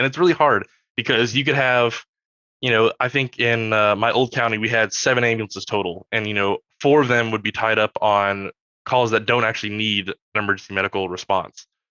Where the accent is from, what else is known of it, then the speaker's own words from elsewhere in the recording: Chattanooga, Tennessee, United States; there was a big tornado that came through my hometown of Chattanooga, Tennessee.